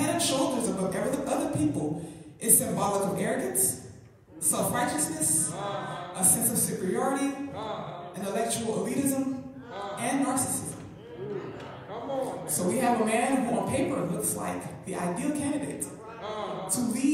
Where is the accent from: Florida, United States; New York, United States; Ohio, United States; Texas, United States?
Florida, United States; I'm from Florida. Was born and raised in Florida. And when I went off to college, I went to college all the way to Pennsylvania.